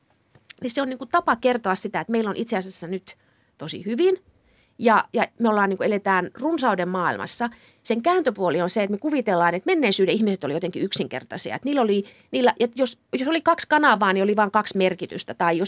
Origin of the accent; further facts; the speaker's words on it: Kemi, Lapland, Finland; moved away as an adult; mä oon 67 syntynyt ja kasvoin Kemissä, josta 80-luvun puolivälin jälkeen lähdin